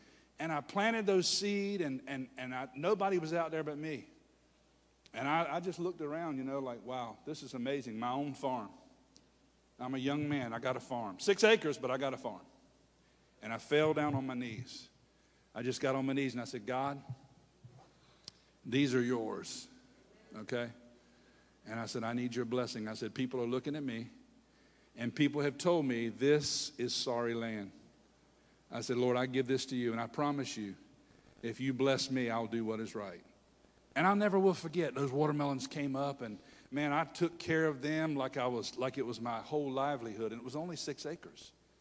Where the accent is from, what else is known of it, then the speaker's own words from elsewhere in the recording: Hertford, North Carolina, United States; hey, I'm from Hertford, North Carolina.